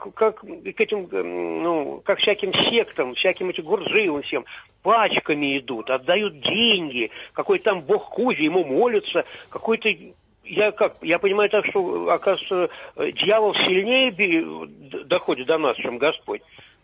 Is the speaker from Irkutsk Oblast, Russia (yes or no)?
no; Moscow, Russia; я из Москвы … Человек верующий, хожу в храм